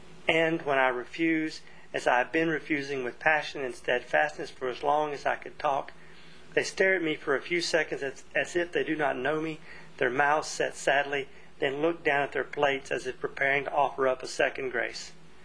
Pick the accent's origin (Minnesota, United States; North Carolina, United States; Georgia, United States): North Carolina, United States; But because I am a Southerner, a North Carolinian of Appalachian Scots-Irish descent, offspring of farming families on both sides